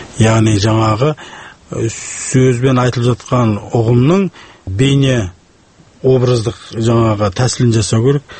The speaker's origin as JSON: {"language": "Kazakh", "town": "Zhanakorgan", "region": "Kyzylorda Region", "country": "Kazakhstan", "tie": "born or raised there", "said": "Жаңаорғандық ақын, мен туған жерімде."}